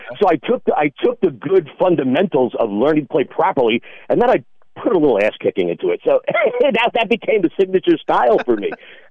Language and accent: English; New Jersey, United States; I grew up in New Jersey, of all places, can you believe that?